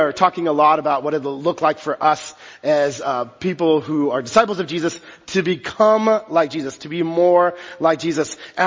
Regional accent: Texas, United States; but I grew up in Texas, so this was said in the South a lot.

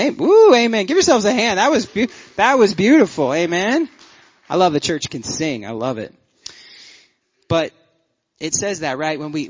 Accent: Washington, United States; Because, you know, we're from Washington, and we don't know any better.

